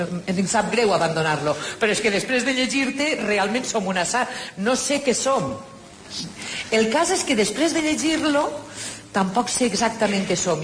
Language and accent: Catalan; Valencian Community, Spain; això sí que ho som, els valencians